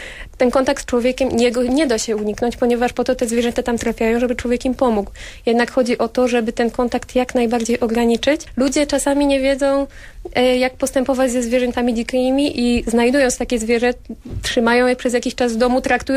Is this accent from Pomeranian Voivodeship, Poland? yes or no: yes; Skórcz, Pomeranian Voivodeship, Poland; I pochodzę ze Skurcza, więc wychowałam się w okolicach Borów Tucholskich i ta natura, ta przyroda w sumie towarzyszyła mi na co dzień